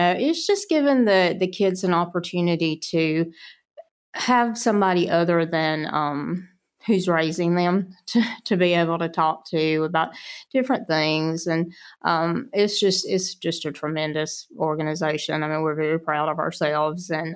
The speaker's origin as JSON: {"language": "English", "region": "Alabama", "country": "United States", "lives_now": "Trinity, United States", "said": "So I always say that even though I'm from Lawrence County, I live in Morgan County, but I can still spit into Lawrence County if I wanted to bad enough."}